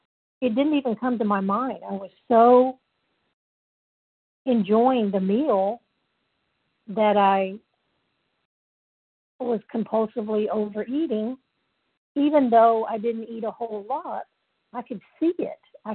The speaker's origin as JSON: {"language": "English", "region": "Mississippi", "country": "United States", "said": "Hi, I'm from Mississippi."}